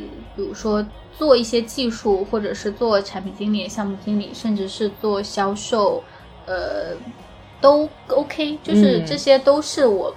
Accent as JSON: {"language": "Chinese", "town": "Suzhou", "region": "Jiangsu", "country": "China", "said": "对，我们都是苏州的"}